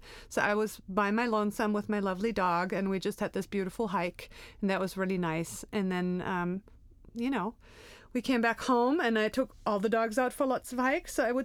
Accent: Germany; first language German; English is a second language; now in Portland, United States; But yeah, I am from Germany. I've been in the States for 15 years

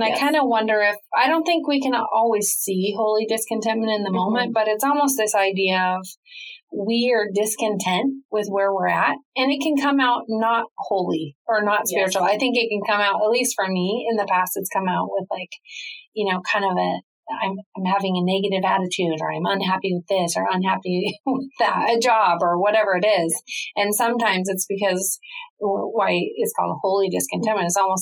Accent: Canada; So we were living in Canada. I am Canadian.

